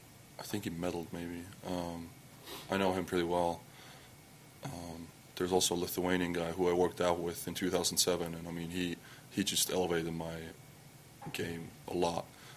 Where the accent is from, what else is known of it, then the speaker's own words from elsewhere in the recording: Estonia; first language Estonian; English is a second language; Well, my native language, which is Estonian, and I did take German for 9 years, but can't speak a word of it.